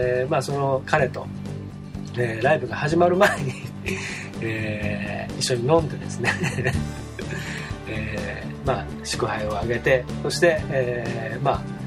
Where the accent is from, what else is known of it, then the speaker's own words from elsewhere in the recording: Hamamatsu, Shizuoka, Japan; 僕の出身地である静岡県浜松市から